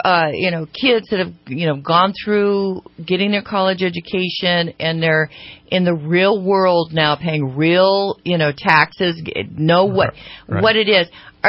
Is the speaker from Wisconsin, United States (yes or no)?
no; Sacramento, California, United States; We're both from Sacramento, grew up in Sacramento, and went to high school together.